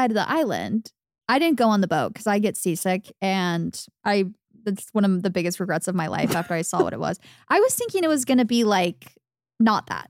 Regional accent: Arizona, United States; As a little girl growing up in Arizona, wanting to be that girl so bad, like just a beach girl.

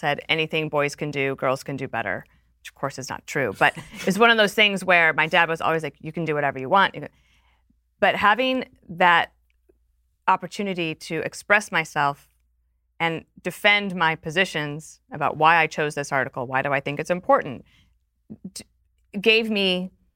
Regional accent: Wyoming, United States; I'm like, I didn't know the Cheneys either. The Cheneys were from the other side of the state. The Black Hills is about 80 miles west of Mount Rush

